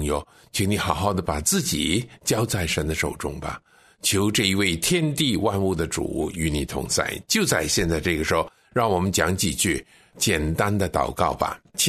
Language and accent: Chinese; Beijing, China; also born or lived in Tianjin; 后来呢，我的父亲呢就带着全家呢到了天津，在那个地方呢我就生下来了。想不到一个广东人，但是呢生在天津。那后来到五岁的时候呢，我们就搬到北京去了，那就在北京上学。所以我现在跟您的谈话呢，就是在那个时候所学的北京话。